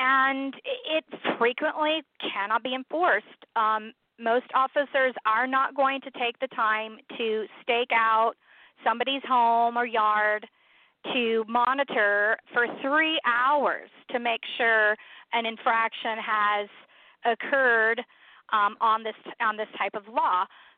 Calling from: California, United States; I mean, I'm calling from California

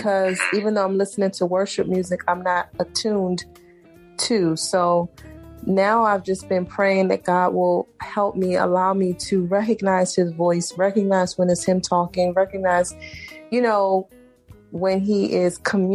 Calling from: Miami, Florida, United States

